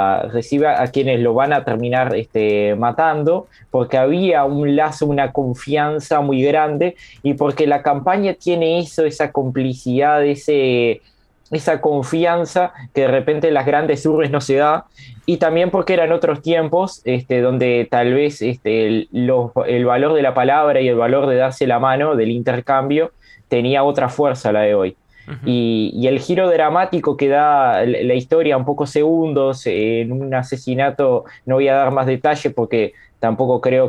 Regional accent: Aiguá, Maldonado, Uruguay; Yo soy oriundo de Aiguá, y el paraje de La Coronilla queda a unos 20, 25 minutos en auto de Aiguá.

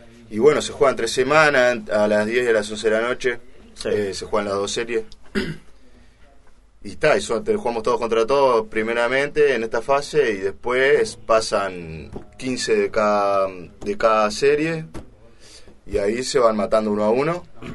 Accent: Casupá, Florida, Uruguay; yo soy de Casupá

